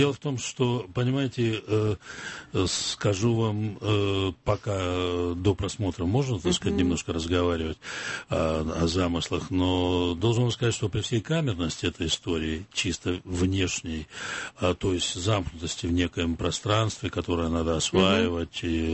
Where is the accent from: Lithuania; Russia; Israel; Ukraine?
Ukraine; Kharkiv, Kharkiv Oblast; я родом из Харькова